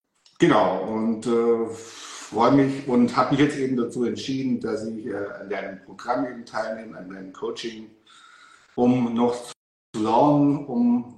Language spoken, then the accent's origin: German; Wangen im Allgäu, Baden-Württemberg, Germany; ich komme aus Wangen im Allgäu, das ist in Süddeutschland. Also ja, also in Baden-Württemberg liegt Wangen im Allgäu. Und das liegt gar nicht so weit weg vom Bodensee.